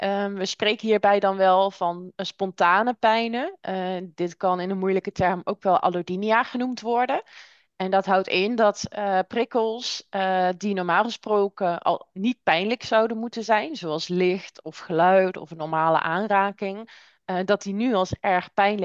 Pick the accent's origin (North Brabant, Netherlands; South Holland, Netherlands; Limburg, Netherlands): Limburg, Netherlands; Ik kom uit Limburg en ik heb een zoontje.